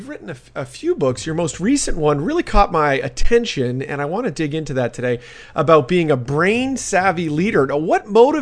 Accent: Canada; now in United States; I'm a Canadian who's serving in America.

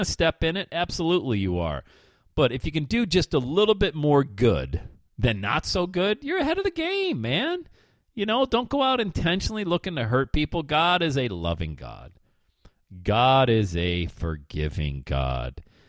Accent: Bradford, Pennsylvania, United States; I'll get back to being raised Irish Catholic in Bradford, PA in just a second.

